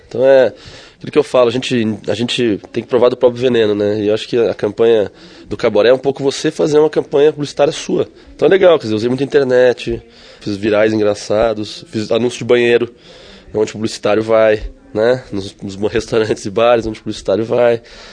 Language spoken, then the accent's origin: Portuguese; South Region, Brazil; que eu sou do Sul